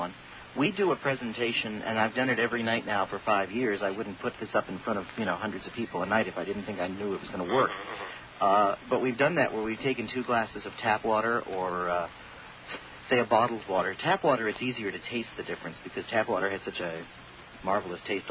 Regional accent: Boston, Massachusetts, United States; now in California, United States; say I'm from Boston, where we don't really get earthquakes. We get blizzards

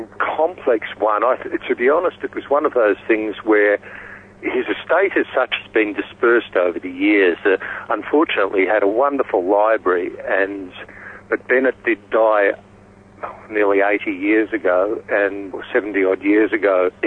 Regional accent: Australia; as your listeners will get from the twang in my accent, I am Australian.

